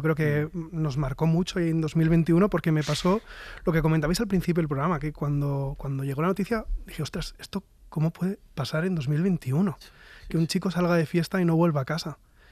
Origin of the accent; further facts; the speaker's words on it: Valencian Community, Spain; nosotros somos de la Comunidad Valenciana y allí ahora mismo